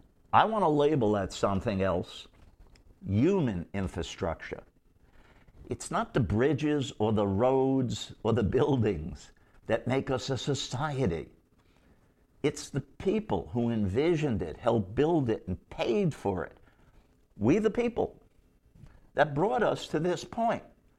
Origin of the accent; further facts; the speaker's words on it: New York City, New York, United States; Because I'm from New York City. I'm a few years older than him.